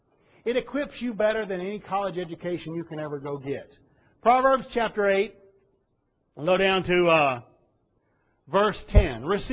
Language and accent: English; United States; Now, folks, I've lived as an American my whole life. I've lived around Americans my whole life.